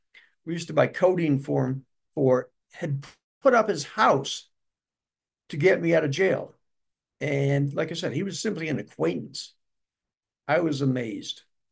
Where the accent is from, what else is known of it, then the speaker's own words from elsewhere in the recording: Buffalo, New York, United States; also born or lived in Rome, New York; So I returned to Rome, New York, where my parents were now living. I was born in Rome. I moved here to Buffalo when I was three. My parents moved back to Rome. So I moved back to Rome.